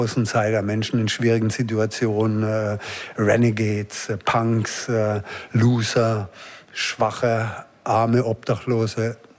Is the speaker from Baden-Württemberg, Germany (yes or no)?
yes; Karlsruhe, Baden-Württemberg, Germany; born there; Ich bin in Karlsruhe geboren, aber meine Mutter war Deutsche und mein Vater Ukrainer.